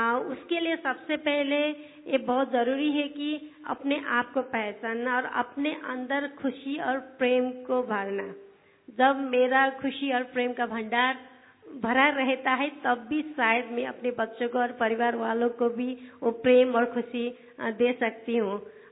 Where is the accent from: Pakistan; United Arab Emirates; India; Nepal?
Nepal; Hindi is a second language; मैं नेपाल से हूँ।